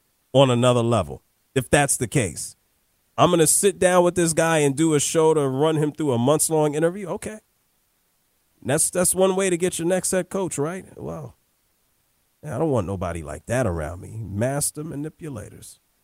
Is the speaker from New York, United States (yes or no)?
yes; New York, United States; growing up in New York and family in Harlem, and yeah, I've been hearing stuff about him for a long time.